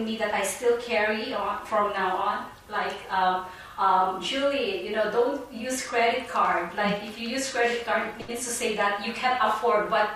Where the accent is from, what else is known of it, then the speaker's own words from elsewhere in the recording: Manila, Metro Manila, Philippines; English is a second language; now in Orange, United States; I was born and raised in Manila. Mm-hmm. I came here to the U.S. that was in 2000. But now I'm based in Orange, California.